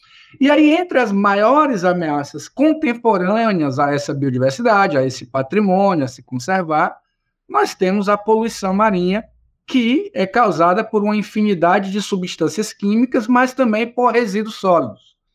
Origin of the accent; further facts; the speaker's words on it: Ceará, Brazil; moved away as an adult; also born or lived in Rio Grande do Sul; now in Santos, Brazil; sou cearense. Eu emigrei do Ceará quando terminei minha graduação e meu mestrado e fiz doutorado no Rio Grande do Sul na área de oceanografia. E aí por lá passei algo em torno de 7 anos, quando prestei concurso aqui para o Instituto do Mar, em Santos, onde estou desde então